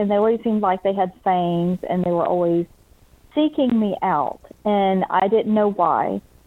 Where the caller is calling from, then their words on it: Georgia, United States; from Georgia.